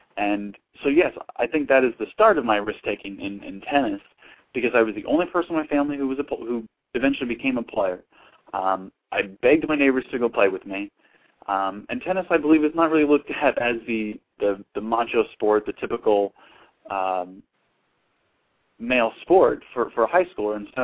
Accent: Mason City, Iowa, United States; I grew up in Mason City, Iowa, which is, if you're listening around the world, is in the central part of the United States. It's farm country

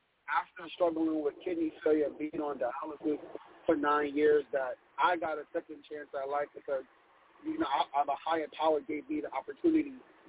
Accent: Brooklyn, New York, United States; I am from Brooklyn, New York.

